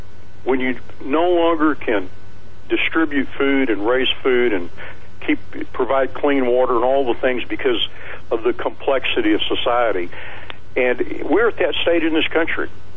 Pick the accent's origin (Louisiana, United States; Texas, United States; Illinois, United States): Texas, United States; As a Texan, you know, we tend to be independent. We tend to be self-sufficient.